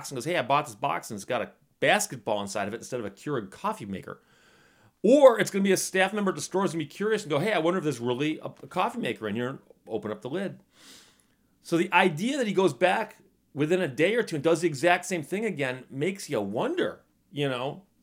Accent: Detroit, Michigan, United States; So, you know, I was from Detroit. I went to law school and I came back

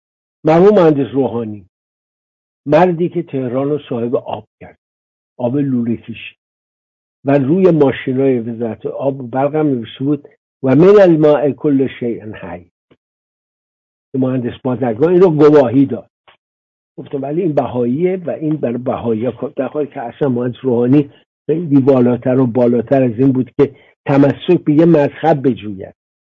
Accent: Iran; گفتم من ایرانیم، اجدادم من ایرانیان و افتخار میکنم ایرانی.

